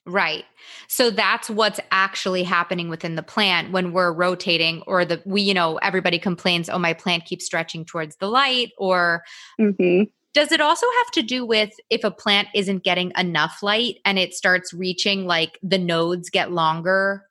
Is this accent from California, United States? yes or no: no; New York, United States; Because I'm, you know, born and raised in New York